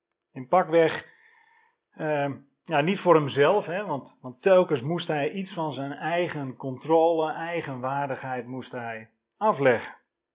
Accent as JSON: {"language": "Dutch", "town": "Dalfsen", "region": "Overijssel", "country": "Netherlands", "said": "Ik kom uit Dalfsen. Prachtig plaatsje vlakbij Zwolle."}